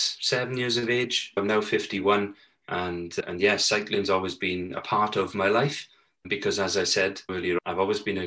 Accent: Tredegar, Wales, United Kingdom; born and bred in Tredegar in South Wales, the proud son of Margaret and Cecil, and both my parents were working class.

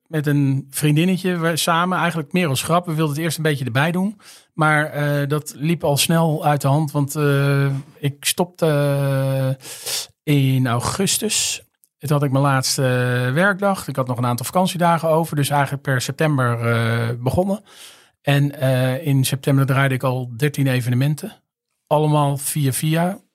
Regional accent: Driebergen, Utrecht, Netherlands; also born or lived in Delft; ik ben geboren in Delft en ik ben eigenlijk opgegroeid in Driebergen. Dus midden van het land. En ik heb daar middelbare school gedaan, vrije school.

